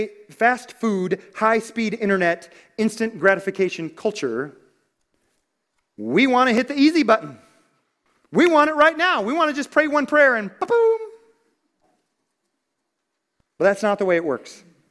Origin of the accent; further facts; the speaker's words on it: Wyoming, United States; And we're from Wyoming.